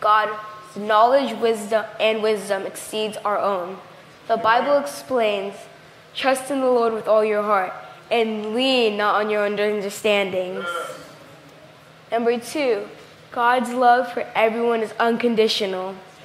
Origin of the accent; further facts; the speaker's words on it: Kingston, Jamaica; born there; I was born in Kingston, Jamaica. Life in Jamaica for some can be difficult.